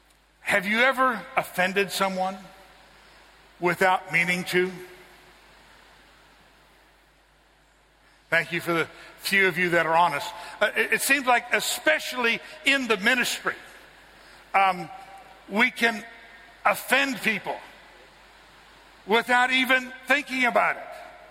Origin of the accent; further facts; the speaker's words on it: United States; Now, I'm an American, and so I'm entitled to say that.